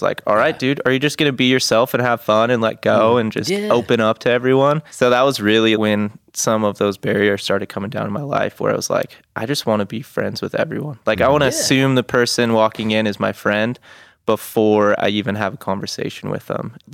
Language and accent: English; Grants Pass, Oregon, United States; also born or lived in Portland; No, I was born in Portland. Moved to Grants Pass when I was six. Lived here for 20 years.